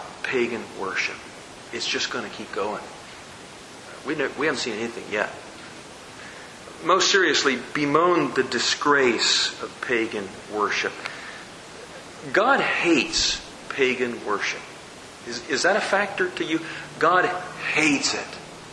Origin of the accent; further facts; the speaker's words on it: Illinois, United States; Last Sunday, we were in Illinois, in my hometown. We worshiped in my home church, which is now a PCA church.